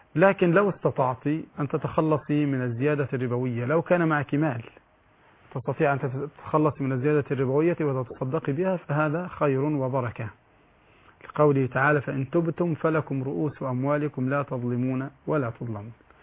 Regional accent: Egypt; حتى عندنا في مصر الآن عدد النساء توليد طبيبات كثير جدا

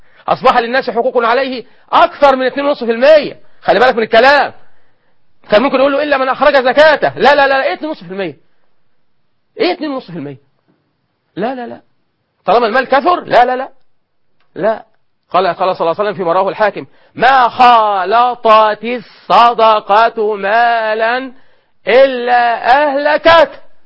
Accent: Egypt; يعني بلغتنا احنا كمصريين

